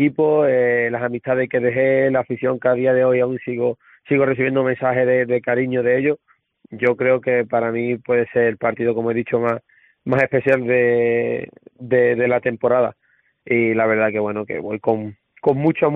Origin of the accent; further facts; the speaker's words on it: Andalusia, Spain; now in Gijón, Spain; tengo muchas ganas de volver a la que fue mi casa, a la que le tengo muchísimo, muchísimo cariño, de volver a mi tierra Andalucía, que sé que no voy mucho, mucho tiempo